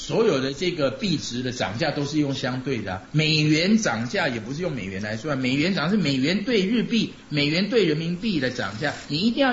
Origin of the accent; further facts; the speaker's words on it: Taiwan; 我台湾人，